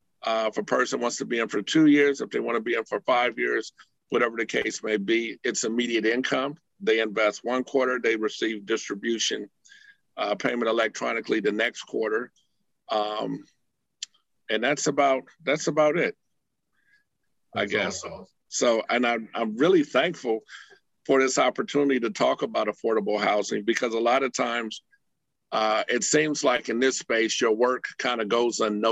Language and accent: English; California, United States; I come from the Bay Area.